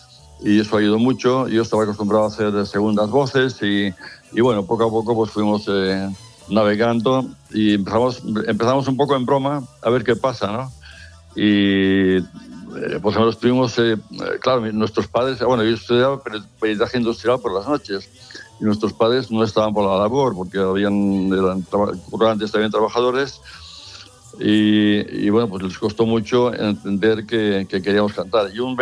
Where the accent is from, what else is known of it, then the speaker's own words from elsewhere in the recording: Barcelona, Catalonia, Spain; born there; yo nací en Barcelona, pero mis padres eran aragoneses